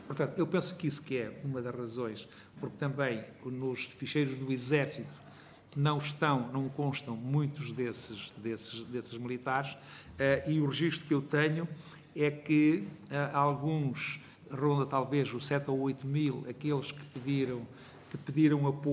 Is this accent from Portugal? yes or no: yes; Santarém, Portugal; Eu sou de Santarém